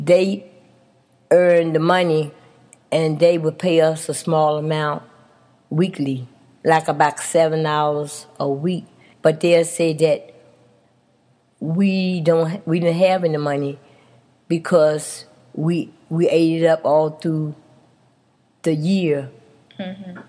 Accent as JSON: {"language": "English", "town": "Spring Hill", "region": "North Carolina", "country": "United States", "tie": "born or raised there", "moved": "yes", "lives_now": "Pennsylvania, United States", "said": "I grew up in North Carolina, in a little town called Spring Hill. I was born there, and I lived there until 1957. That's when I left and came to Pennsylvania."}